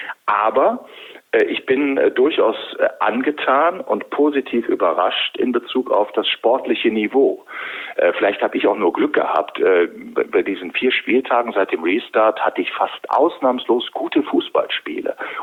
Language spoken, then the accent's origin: German; Wuppertal, North Rhine-Westphalia, Germany; Ich komme aus der bergischen Metropole Wuppertal